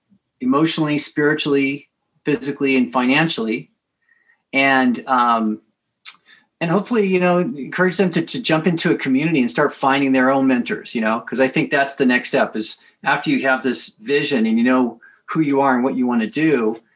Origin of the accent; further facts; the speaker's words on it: San Diego, California, United States; Well, my background, I grew up in San Diego, oldest of five, big family.